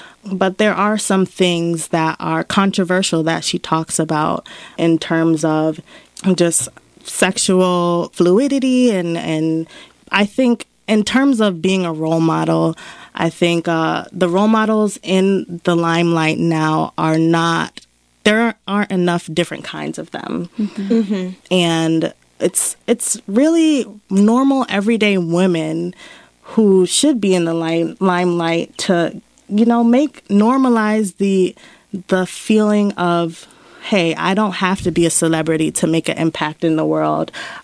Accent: Bridgeport, Connecticut, United States; Growing up in Bridgeport is definitely a different experience from Boston.

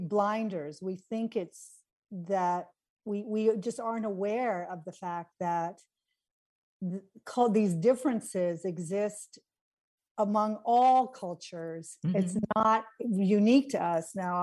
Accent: New England, United States; So, and at the time, for me, I'm from New England, right?

